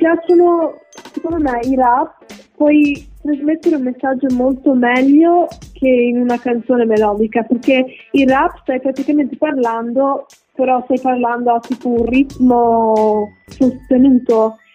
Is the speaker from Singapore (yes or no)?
yes; Singapore; also born or lived in Treviso, Italy; now in Dublin, Ireland; Ho preso anche spunto da tipo amici in Singapore, perché sono cresciuta a Singapore, poi amici in Italia, l'America, qua a Dublino.